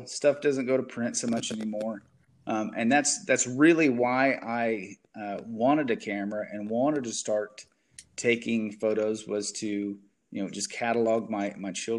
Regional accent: Missouri, United States; I grew up in Southwest Missouri. I'm more of a plowboy than a cowboy, I would definitely say. I grew up on a farm, crop farm

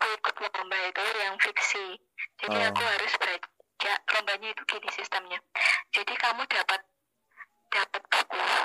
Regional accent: Pati, Central Java, Indonesia; lebih banyak butuhkan di daerah asal aku, di Pati kayak gitu

